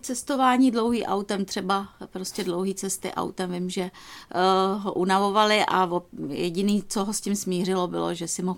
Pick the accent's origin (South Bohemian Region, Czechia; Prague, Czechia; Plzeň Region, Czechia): Prague, Czechia; protože já jsem z Prahy a takže mám takovej ten slang.